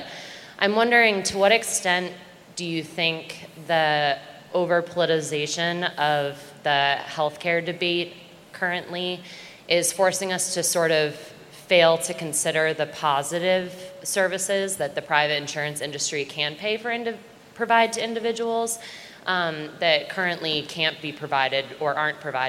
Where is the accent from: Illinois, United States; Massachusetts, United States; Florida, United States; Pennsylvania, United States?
Massachusetts, United States; Wellesley; I'm from Wellesley, Massachusetts.